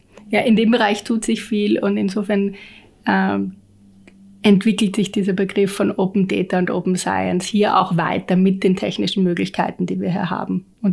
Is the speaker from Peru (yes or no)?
no; Vienna, Austria; Ich bin in Wien aufgewachsen, habe hier gewohnt, habe gearbeitet und meine eigene Wohnung gehabt und bin dann plötzlich für meinen Master habe ich ein Jahr auf einer Campus-Uni gewohnt und dann eben in London.